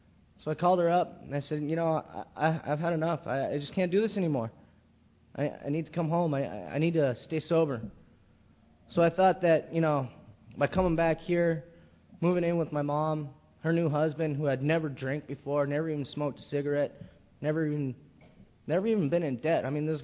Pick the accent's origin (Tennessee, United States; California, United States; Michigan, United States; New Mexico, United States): California, United States; also born or lived in Juneau, Alaska; I was raised in California. I was born in Alaska, Juneau, Alaska. And I was 2 years old when I moved here.